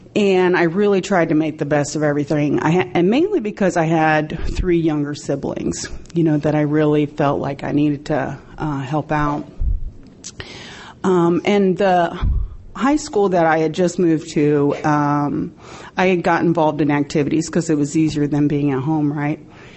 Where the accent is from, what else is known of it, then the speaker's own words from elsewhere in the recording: Athens, Ohio, United States; I'm from Athens, Ohio, and I have some friends in the audience, thank goodness.